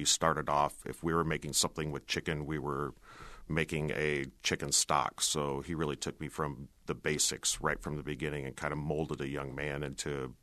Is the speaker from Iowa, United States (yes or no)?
yes; Marshalltown, Iowa, United States; Yes, I am. I grew up in Marshalltown.